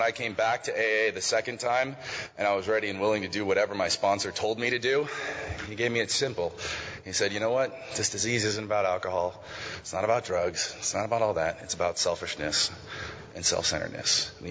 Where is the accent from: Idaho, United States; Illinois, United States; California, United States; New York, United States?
Idaho, United States; Boise; I'm an alcoholic from Boise, Idaho.